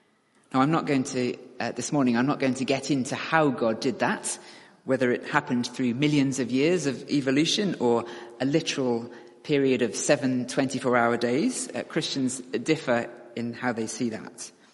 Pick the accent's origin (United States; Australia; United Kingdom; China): United Kingdom; Now, that could be because I'm British.